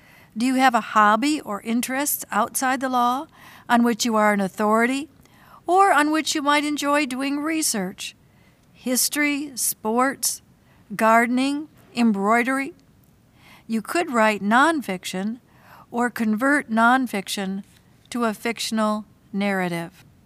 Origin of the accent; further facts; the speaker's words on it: Flint, Michigan, United States; born there; I was born in Flint, Michigan, and I'm a University of Michigan graduate.